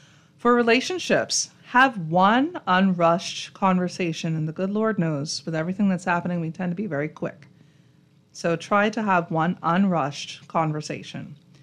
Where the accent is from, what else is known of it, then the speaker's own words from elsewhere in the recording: Long Island, New York, United States; I'm from Long Island, my hand heavy